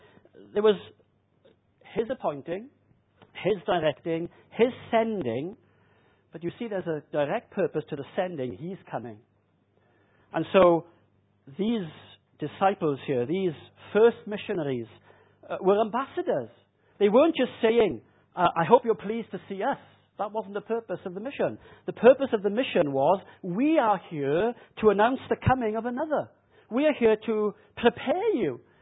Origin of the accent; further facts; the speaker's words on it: Japan; yes, I was brought up in Japan.